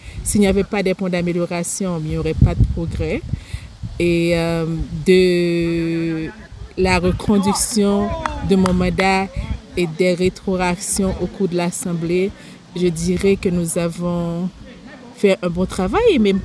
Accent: Haiti; now in Canada; nous sommes des Haïtiens, on n'oublie pas, on va être Canada

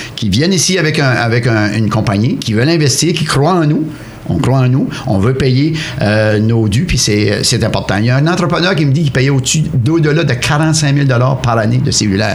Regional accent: New Brunswick, Canada; pour qu'ils investissent chez nous, au Nouveau-Brunswick, au Restigouche et ailleurs.

